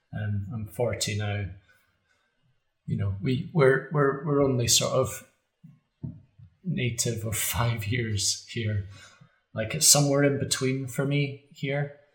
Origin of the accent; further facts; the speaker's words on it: Scotland, United Kingdom; I grew up in Caithness. I didn't get into studying the arts until, late 20s. I'm 40 now.